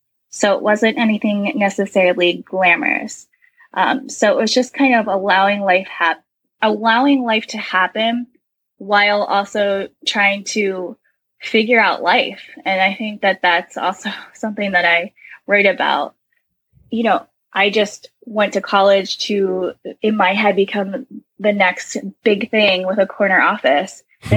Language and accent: English; Baltimore, Maryland, United States; So I grew up in Baltimore, Maryland.